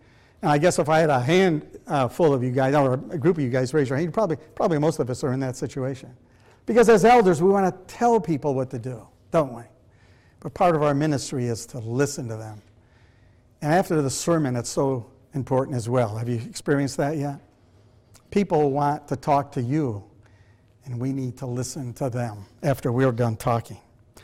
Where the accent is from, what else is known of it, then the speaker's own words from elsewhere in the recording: Fulton, New York, United States; I took my wife up to my hometown in Fulton here in New York